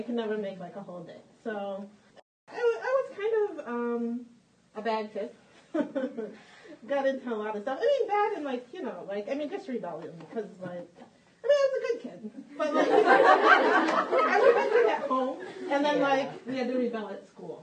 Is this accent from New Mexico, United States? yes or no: no; New York, United States; I grew up in New York, so I moved here, actually to Centerville